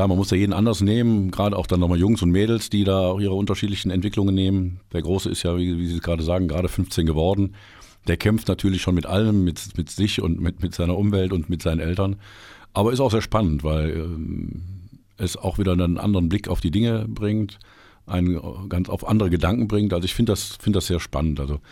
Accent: Aachen, North Rhine-Westphalia, Germany; born there; now in Erfurt, Germany; ich lebe jetzt seit 22 Jahren in Erfurt, aber ich bin in Aachen geboren. Und Aachen ist als rheinländische Hochburg ja karnevalsverseucht, sage ich mal ganz vorsichtig.

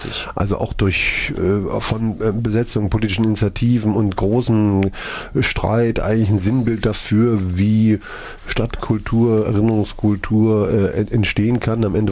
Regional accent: Erfurt, Thuringia, Germany; Als Erfurter geht man zu selten in die eigenen Museen.

